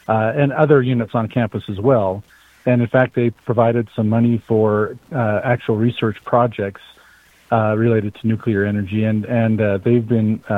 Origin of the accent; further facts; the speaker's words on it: Riverton, Wyoming, United States; I grew up in Riverton in the 1970s, which was largely built on the uranium industry.